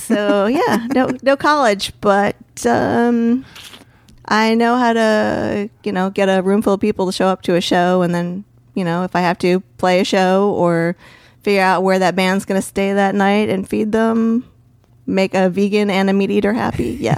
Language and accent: English; New Jersey, United States; But because where I grew up in New Jersey is Bergen County.